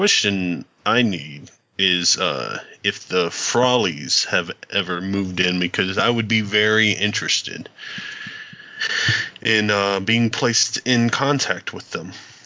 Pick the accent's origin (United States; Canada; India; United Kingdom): United Kingdom; England; I'm English. Like we all are.